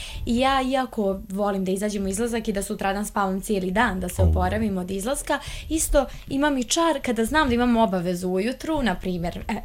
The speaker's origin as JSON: {"language": "Serbian", "town": "Banja Luka", "region": "Republika Srpska", "country": "Bosnia & Herzegovina", "said": "evo mi smo iz Banja Luke, sva četvoro"}